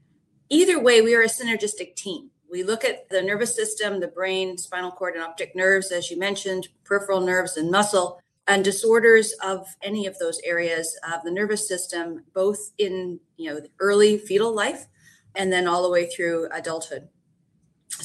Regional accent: Canada; I'm Canadian. I completed my medical school in London, Ontario

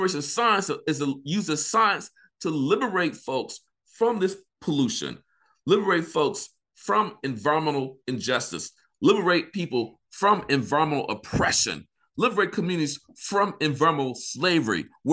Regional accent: Vicksburg, Mississippi, United States; I grew up in Mississippi. I got exposure to EJ issues, environmental justice issues as a kid. Now, when I grew up, you know, in Vicksburg, Mississippi, I lived near the river

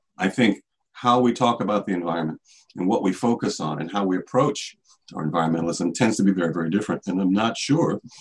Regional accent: Maryland, United States; also born or lived in other countries; Even though I'm from Maryland and was born and raised here, I've lived in other countries and have traveled quite a bit.

